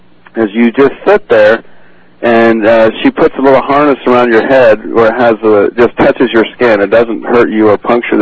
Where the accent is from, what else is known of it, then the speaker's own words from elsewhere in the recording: Utah, United States; Yes, I'm from Utah.